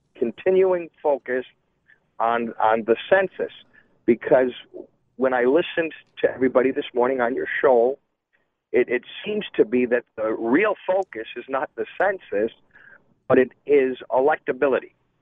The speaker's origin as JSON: {"language": "English", "country": "United States", "said": "being a Democrat, but more importantly, I'm an American who has children and grandchildren"}